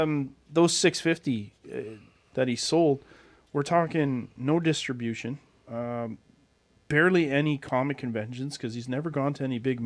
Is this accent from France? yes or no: no; Canada; But as a Canadian comic book retailer, I feel like for Canadian content, you should go the extra mile.